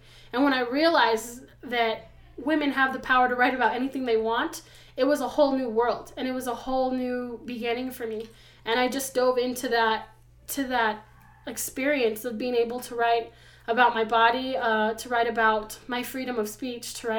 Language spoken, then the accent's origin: English; Albuquerque, New Mexico, United States; And growing up in Albuquerque, where it's predominantly Mexican and white and a mix of Mexican and white, I had a hard time finding where I fit in.